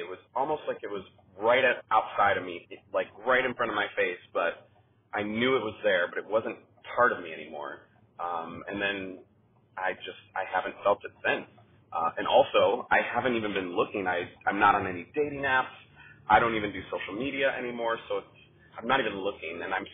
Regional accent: Midwest, United States; I was raised Baptist my whole life and I'm from the Midwest.

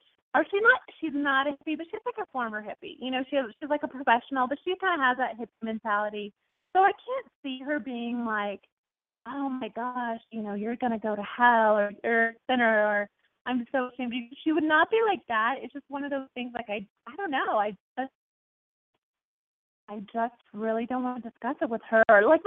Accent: Portland, United States; I'm going to Portland. That's where I'm from, my hometown. And it's my 20th high school reunion.

